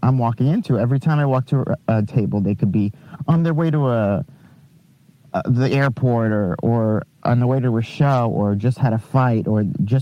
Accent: Long Island, New York, United States; Long Island, actually. About half an hour out of the city.

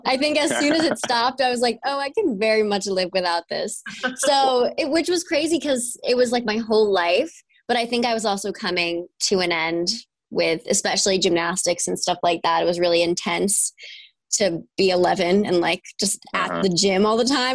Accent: New York, United States; So I'm from New York. I grew up in a little small town, and I did sports also kind of growing up

